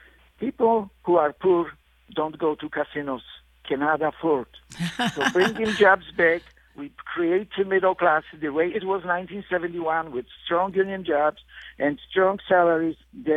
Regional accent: Poland; English is a second language; now in United States; I came here from Eastern Europe, from Poland, in 1971.

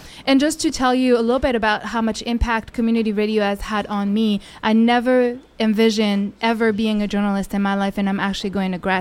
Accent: France; moved away; because I am originally from France, and in my country there's actually no community radios.

